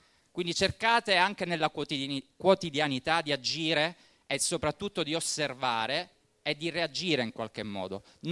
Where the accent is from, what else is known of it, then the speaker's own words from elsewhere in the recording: Palermo, Sicily, Italy; moved away as an adult; now in Belgium; Sono cresciuto qui a Palermo e poi ho deciso di emigrare un po' come ha fatto lui.